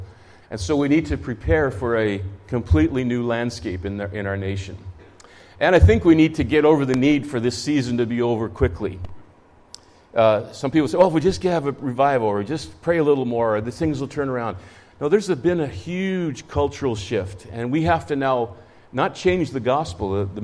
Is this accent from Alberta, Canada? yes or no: yes; Edmonton, Alberta, Canada; I grew up in Edmonton. My first 2 years in grade school, I went to school in the 1960s.